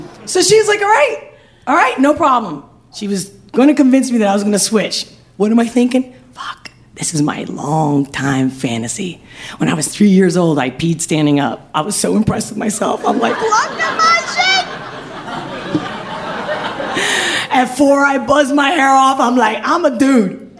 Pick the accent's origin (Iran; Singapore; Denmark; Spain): Spain; English is a second language; the first kiss I ever had in my life, I'm from Spain